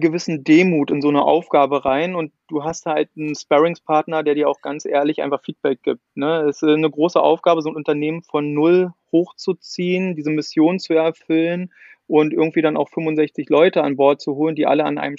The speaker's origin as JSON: {"language": "German", "region": "East Germany", "country": "Germany", "said": "ich komme ja hier auch aus Ostdeutschland, aus der Nähe von Berlin."}